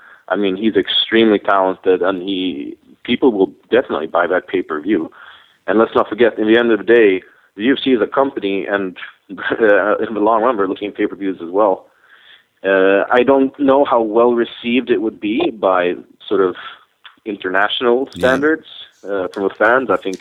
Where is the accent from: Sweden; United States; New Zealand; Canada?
Sweden; Malmo, Skåne; English is a second language; my hometown of Malmo, where Ilir Latifi is from as well.